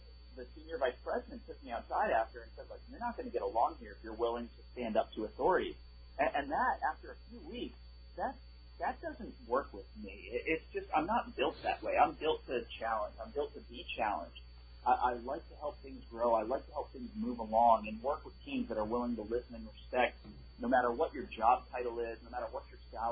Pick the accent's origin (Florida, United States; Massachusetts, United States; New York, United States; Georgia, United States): Florida, United States; Clearwater; I'm from Tampa. I'm actually from Clearwater originally, so I boomeranged myself back here after a couple of years.